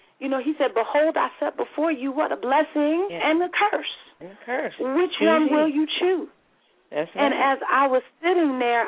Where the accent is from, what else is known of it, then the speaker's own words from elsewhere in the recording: New Jersey, United States; You know, I'm from Jersey. I think I can talk pretty fast.